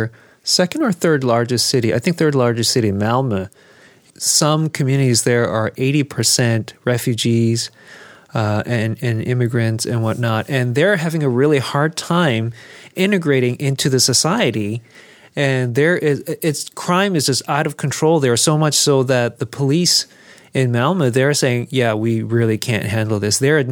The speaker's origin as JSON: {"language": "English", "country": "South Korea", "tie": "born or raised there", "moved": "yes", "said": "I had to unlearn a lot of things that I just took for granted growing up in Korea"}